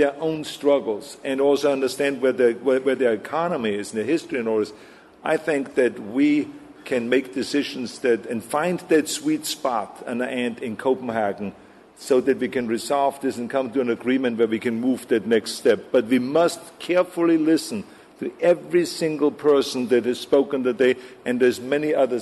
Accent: Austria; English is a second language; I come from overseas, I come from Austria, and I'm an immigrant here.

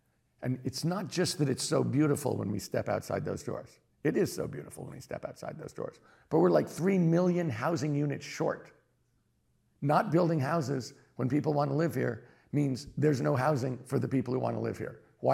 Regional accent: San Francisco, California, United States; So I'm from San Francisco. So I know San Francisco politics a little bit better.

